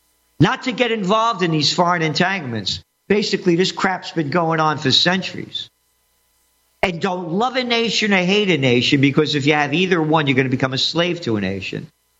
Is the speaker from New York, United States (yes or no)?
yes; Bronx, New York, United States; born there; As I say, I'm only me because of Monopolitano, born in the Bronx, born to be free.